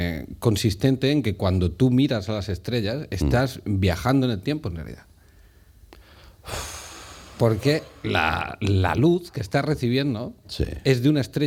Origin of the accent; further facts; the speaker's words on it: Cardona, Catalonia, Spain; Claro, pero yo soy de Cardona.